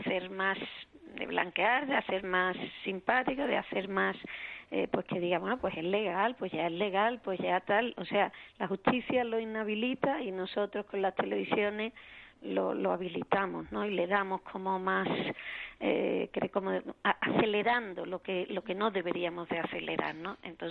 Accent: Spain; a mí como víctima del terrorismo, y no solo como española

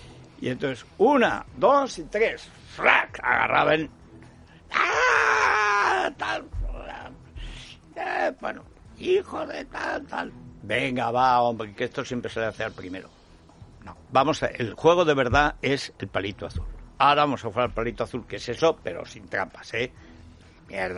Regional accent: Aragon, Spain; un timo que se hacía en la parte de mi pueblo, en todos los montes, la Sierra Albarracín

